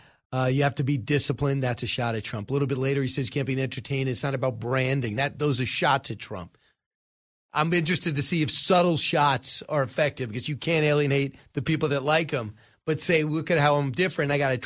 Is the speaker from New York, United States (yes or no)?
yes; New York, United States; Right. I am from Long Island.